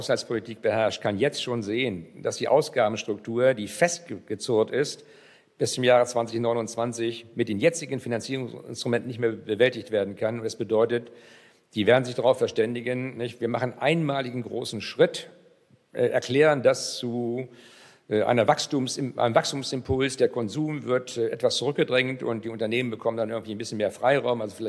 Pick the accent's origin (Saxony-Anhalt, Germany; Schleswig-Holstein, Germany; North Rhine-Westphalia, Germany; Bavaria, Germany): Schleswig-Holstein, Germany; Strande; Ich komme aus Strande, dort haben wir alte Fischerhäuser mit großen Grundstücken, die nach dem Krieg entstanden sind, weil die Menschen, die aus Ostpreußen kamen, angesiedelt worden sind und noch Selbstversorgung brauchten.